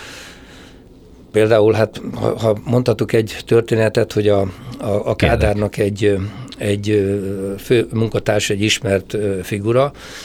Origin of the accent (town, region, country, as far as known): Hungary; born or raised there